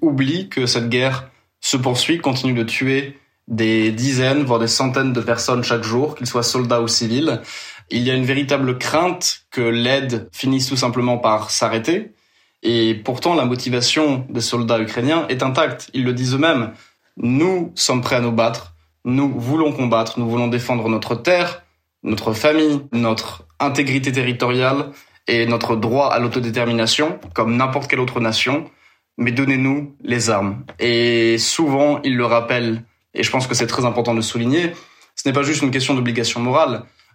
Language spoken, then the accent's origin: French; France; que ça soit à moi en tant que Français